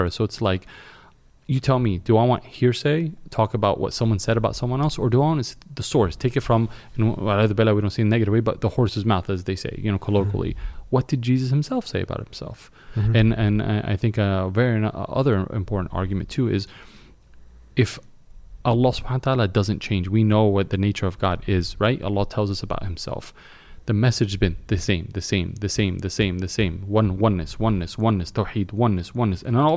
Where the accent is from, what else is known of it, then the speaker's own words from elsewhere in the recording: New York, United States; I'm from New York.